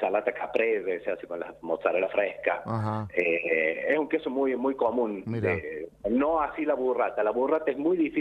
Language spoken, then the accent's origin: Spanish; Mendiolaza, Córdoba, Argentina; yo quiero volver a mi ciudad natal, que es Mendiolaza